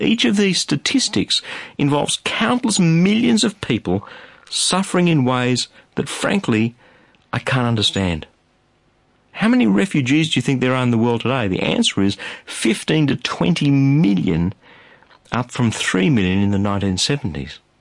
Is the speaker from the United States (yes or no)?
no; Australia; Well, even though I'm an Australian, yes, this program is heard across Australia and New Zealand